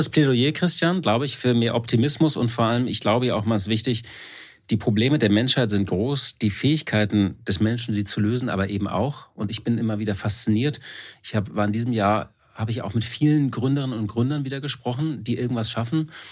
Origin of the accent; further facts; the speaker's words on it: Hamburg, Germany; als Hamburger